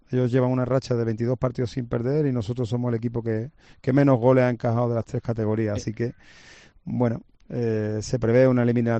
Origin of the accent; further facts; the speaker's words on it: El Puerto de Santa María, Andalusia, Spain; de Santa María.